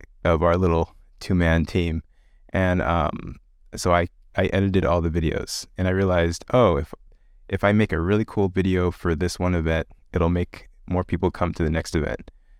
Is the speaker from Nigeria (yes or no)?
yes; Nigeria; now in Australia; I am a Nigerian-American currently living in Australia, believe it or not.